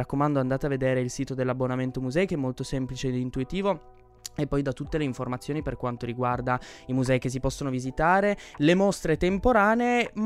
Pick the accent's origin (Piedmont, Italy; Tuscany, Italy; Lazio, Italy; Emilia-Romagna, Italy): Piedmont, Italy; Turin; Poi, parlando da torinese, è assolutamente di fondamentale importanza.